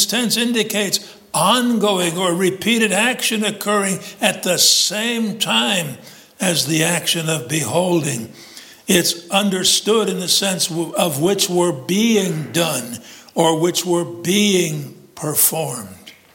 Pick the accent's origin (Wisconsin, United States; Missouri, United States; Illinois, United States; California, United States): Illinois, United States; now in North Carolina, United States; when I came from Illinois to North Carolina, I came down to North Carolina.